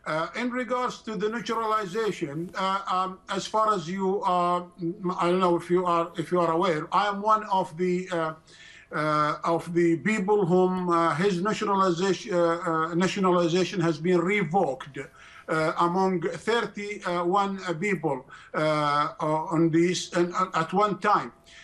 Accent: United Kingdom; we are in London, I am a British national

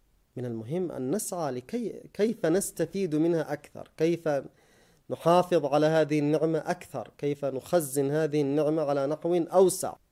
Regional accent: Yemen; المواسم تأتي تباعا هنا وهناك بحسب تنوع البيئة والمناخ الزراعي عندنا في اليمن، ما بين المناطق الجبلية والمناطق الشرقية والمناطق التهامية.

